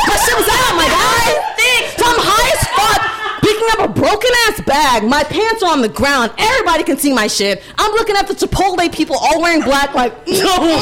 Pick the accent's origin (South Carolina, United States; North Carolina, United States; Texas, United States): Texas, United States; Again, I am from Texas.